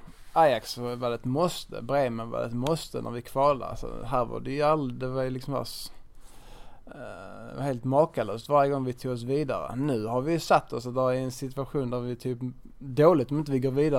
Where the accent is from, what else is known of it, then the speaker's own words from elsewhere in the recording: Malmö, Skåne, Sweden; Jag har alltid sagt och alltid drömt om att avsluta hemma i Malmö.